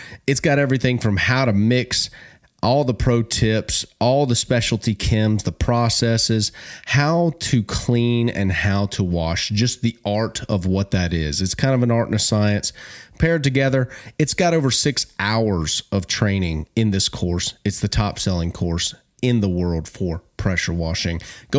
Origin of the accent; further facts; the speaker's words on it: Alabama, United States; I grew up in that. I'm from Alabama. My family, they all work.